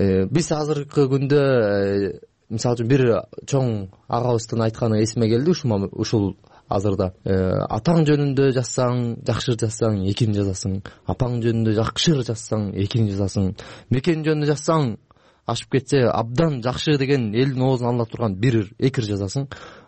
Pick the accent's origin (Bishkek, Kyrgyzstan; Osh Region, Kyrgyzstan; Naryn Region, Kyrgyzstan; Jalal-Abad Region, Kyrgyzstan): Naryn Region, Kyrgyzstan; Mantysh; born there; Нарын облусунун Кочкор районуна караштуу Мантыш айылында 1996-жылы туулгам.